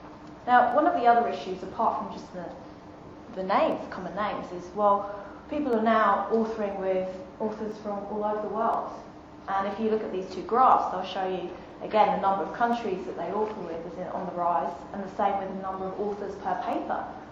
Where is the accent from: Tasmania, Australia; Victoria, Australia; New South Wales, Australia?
New South Wales, Australia; Wollongong; I'm from Wollongong in Sydney.